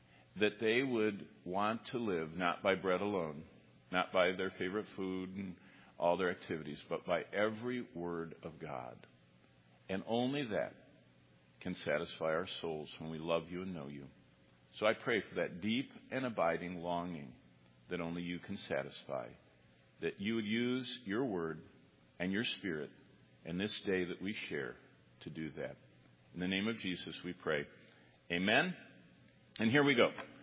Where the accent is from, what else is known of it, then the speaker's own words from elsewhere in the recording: Michigan, United States; I'm from Michigan.